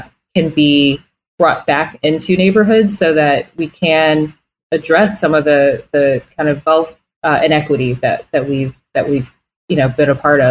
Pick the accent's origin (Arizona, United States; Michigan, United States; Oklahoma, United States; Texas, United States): Michigan, United States; Detroit; perhaps in the heart of a city like Detroit, my hometown